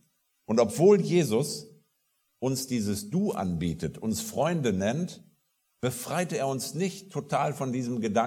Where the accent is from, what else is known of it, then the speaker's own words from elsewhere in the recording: Rhineland, Germany; Und ich als Rheinländer musste mich da erst dran gewöhnen, an diesen lateinischen Überrest in der bayerischen Sprache